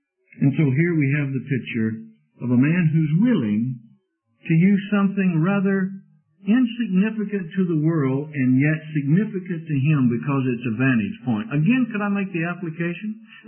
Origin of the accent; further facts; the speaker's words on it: Mississippi, United States; I was raised in Mississippi, and we have fig trees in Mississippi. As a boy, I remember playing under the fig tree, playing hide-and-seek with my shirt off.